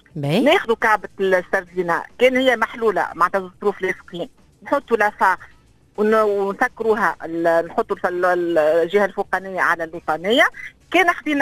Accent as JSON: {"language": "Arabic", "country": "Tunisia", "said": "احنا نقولوا من تونس الكل."}